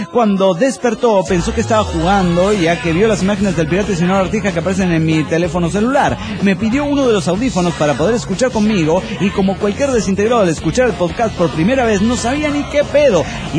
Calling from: Monterrey, Nuevo León, Mexico; de Monterrey, Nuevo León, México.

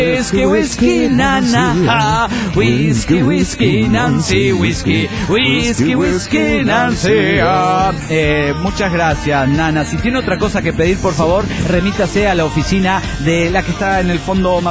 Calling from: Argentina; de Argentina

